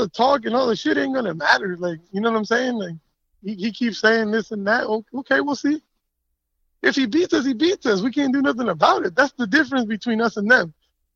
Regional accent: Mexico; He's from Venezuela, I grew up in Mexico

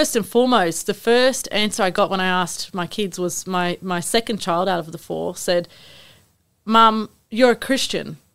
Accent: Darwin, Northern Territory, Australia; I'm a Darwin-born Greek, part of the Greek community, as I've mentioned. And I grew up in Darwin. I went to school here locally

